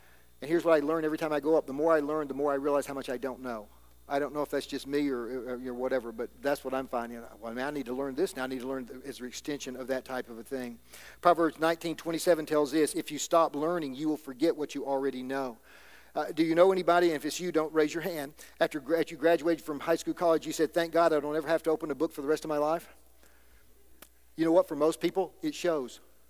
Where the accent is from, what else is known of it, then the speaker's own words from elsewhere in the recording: Alabama, United States; I'm the guy from Alabama.